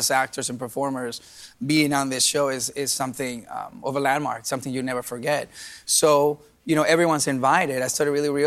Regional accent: Venezuela; also born or lived in Miami, United States; I'm half Colombian, half Venezuelan. I was born in Miami, but I was raised in Venezuela.

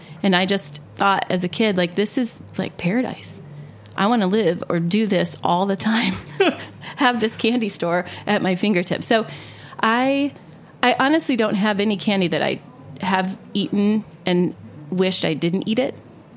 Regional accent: Ohio, United States; I grew up in Ohio and took a lot of road trips between Ohio and to various places in the South.

